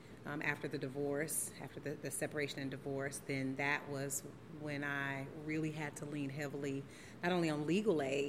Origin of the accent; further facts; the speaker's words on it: St. Louis, Missouri, United States; now in Georgia, United States; Originally from St. Louis, Missouri. I've been here in Georgia since 2002.